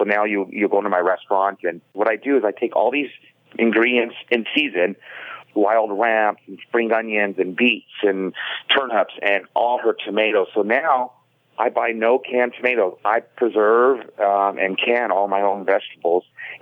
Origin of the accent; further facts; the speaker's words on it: California, United States; I'm you know, Latino, I'm half Puerto Rican, half Mexican. I grew up in California, which is a big influence of what I do.